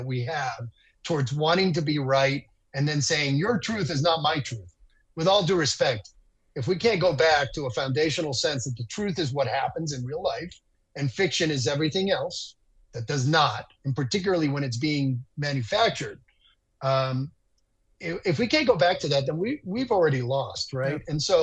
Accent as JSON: {"language": "English", "country": "Dominican Republic", "tie": "born or raised there", "lives_now": "United States", "said": "Because I'm from the Dominican Republic. I grew up under Joaquin Balaguer"}